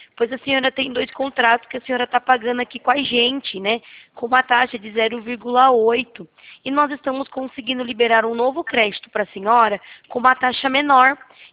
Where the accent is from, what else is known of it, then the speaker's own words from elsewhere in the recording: Limeira, São Paulo, Brazil; Sou de Limeira. Eu fico aqui na rua Presidente Roosevelt.